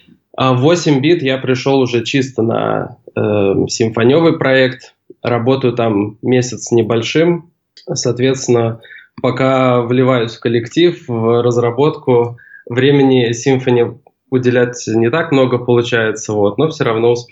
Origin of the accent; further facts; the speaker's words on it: Russia; им было на пользу то, что я из России.